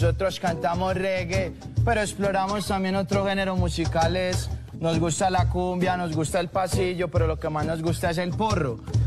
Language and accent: Spanish; Colombia; De Colombia.